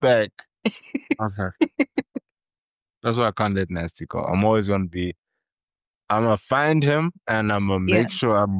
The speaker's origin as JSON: {"language": "English", "country": "Eswatini", "tie": "born or raised there", "said": "But I grew up in Swaziland. It's a small ass town."}